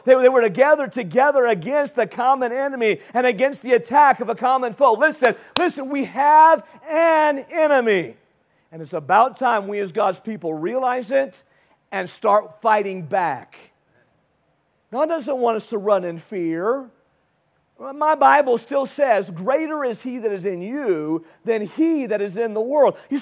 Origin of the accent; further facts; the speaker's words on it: California, United States; I was from California too.